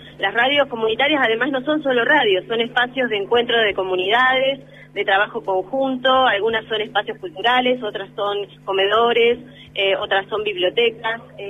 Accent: Viedma, Río Negro, Argentina; Sí, yo soy de Viedma, de Río Negro.

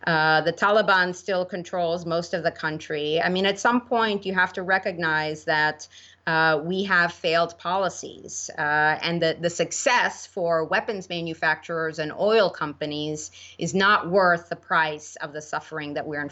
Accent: United States; Now, I focus on the United States because I'm an American

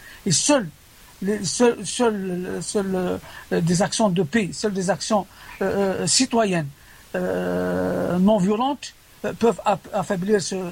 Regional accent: Algeria; لازم ناخدوها بالاعتبار احنا كجزائريين

